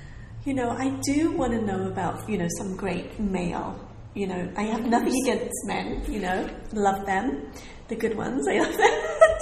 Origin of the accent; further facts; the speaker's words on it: London, United Kingdom; growing up in London, I had access to art. Even growing up in, you know, with a... I grew up in a slum. You know, I lived in a slum.